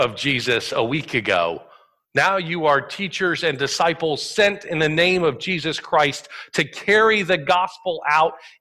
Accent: Southeast, United States; Growing up in the Southeast, you learn a lot of church jokes about the best way for churches to do mission.

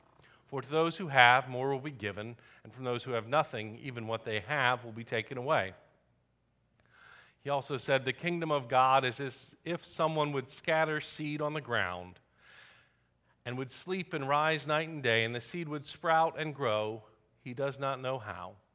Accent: Southeast, United States; Growing up in the Southeast, we went to the beach every summer

